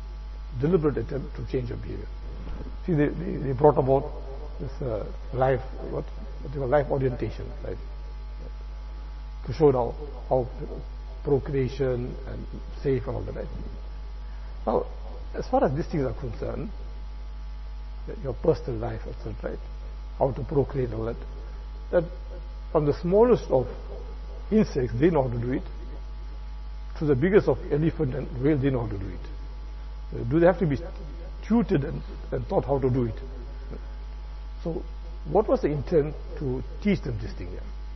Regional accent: India; moved away; When I came from India, 81, 82, 83, somewhere, I came 78, then after that.

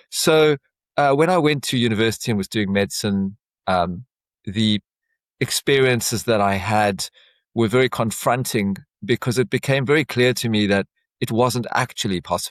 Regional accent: South Africa; now in Australia; So I grew up in South Africa. You would have never guessed from the accent.

